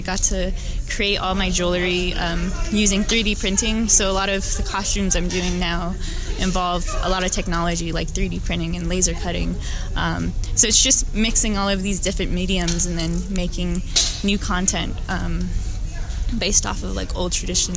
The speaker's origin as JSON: {"language": "English", "town": "Albuquerque", "region": "New Mexico", "country": "United States", "tie": "born or raised there", "lives_now": "Santa Fe, United States", "said": "Yeah, I grew up here in Albuquerque. Right now, I am in school in Santa Fe, and then once I get done there, I'm hopefully going to move back to our Oklahoma and learn my native"}